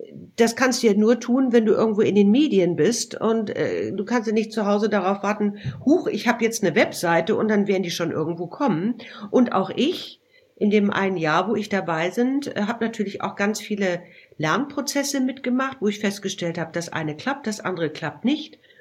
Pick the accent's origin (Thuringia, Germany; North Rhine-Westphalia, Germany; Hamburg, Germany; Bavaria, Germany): Hamburg, Germany; Hamburg ist natürlich meine Heimat